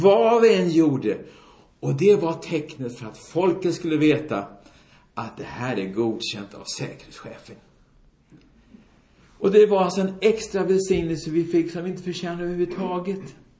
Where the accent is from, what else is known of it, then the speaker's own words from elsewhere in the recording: Sweden; Ja, i Sverige fick jag aldrig lära mig. Jag är svensk, sa jag.